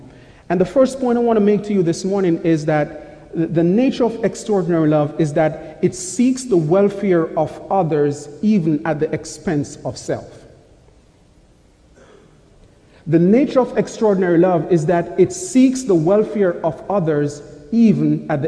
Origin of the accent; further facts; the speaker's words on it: Jamaica; not that I'm complaining because I'm from Jamaica. I love the heat.